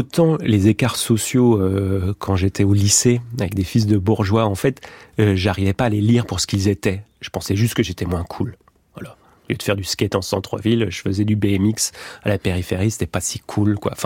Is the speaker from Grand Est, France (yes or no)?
yes; Grand Est, France; accent: Vosges; j'ai un accent vosgien et que tout de suite, ça me pose problème